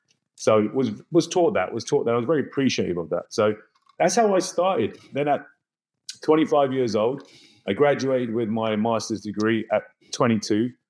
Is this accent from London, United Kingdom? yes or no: yes; London, United Kingdom; I was born and raised in North London. That's where I'm from. My parents are immigrants from India. My mother came when she was married to my father at 20 years old, arranged marriage, very typical of Indian culture. Grew up in North London, middle-class